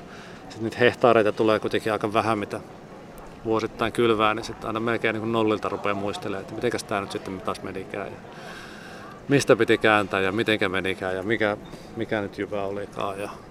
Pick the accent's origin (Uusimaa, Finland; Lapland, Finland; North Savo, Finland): North Savo, Finland; me sisarusten kanssa tehtiin sukupolvenvaihdos meidän kotitilalle, ja sitten siitä oli juttua tuolla meillä päin Pohjois-Savossa